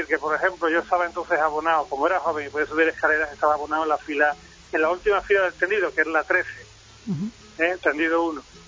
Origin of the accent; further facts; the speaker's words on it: San Vicente de Toranzo, Cantabria, Spain; Pues no estoy en Sevilla, estoy en, uh-huh, en mi pueblo, San Vicente Toranzo.